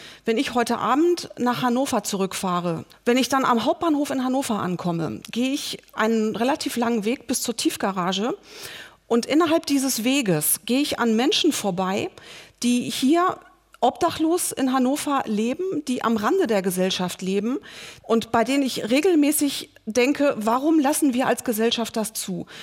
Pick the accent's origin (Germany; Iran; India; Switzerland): Iran; Ich stamme aus dem Iran, ich bin im Iran aufgewachsen